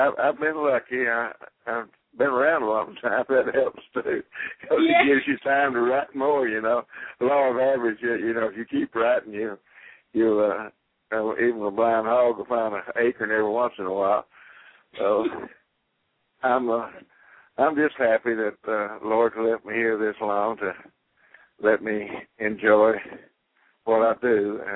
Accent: San Antonio, Texas, United States; born there; I was born in San Antonio on Porter Street in a duplex there.

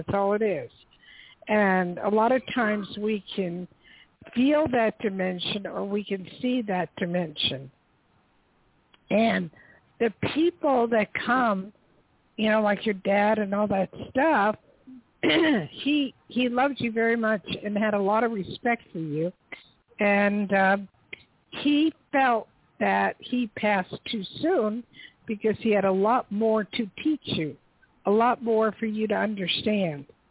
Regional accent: New Jersey, United States; born there; I was born in Jersey, so I'm very familiar with Philly.

